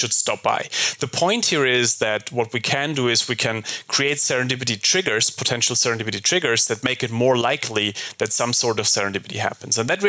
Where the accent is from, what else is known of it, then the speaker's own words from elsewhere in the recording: Heidelberg, Baden-Württemberg, Germany; So I grew up in Heidelberg and you know, it's a very cozy city